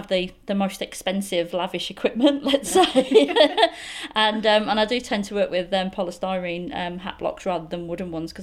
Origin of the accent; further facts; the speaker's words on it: Leeds, Yorkshire and the Humber, United Kingdom; moved away; I'm from Leeds originally. Mm-hmm. Yes. Moved around England a little bit before I came over here, so the accent's still there a little bit.